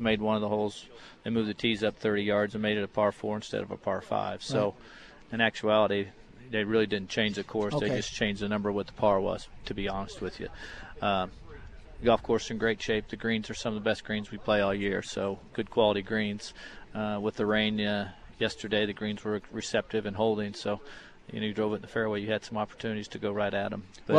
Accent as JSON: {"language": "English", "town": "Kansas City", "country": "United States", "tie": "born or raised there", "said": "I remember watching him quite a bit at Nebraska growing up in Kansas City"}